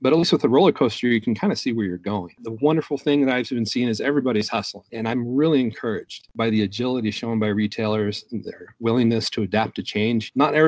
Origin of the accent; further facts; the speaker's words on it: Texas, United States; Now, I grew up in Texas, but I'd never been to New Orleans.